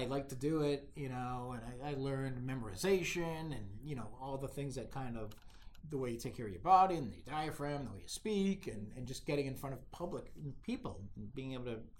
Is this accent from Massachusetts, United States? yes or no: yes; Massachusetts, United States; when I was growing up in the 70s, there was a cool local, because I grew up in Massachusetts, there was a guy named Captain Bob.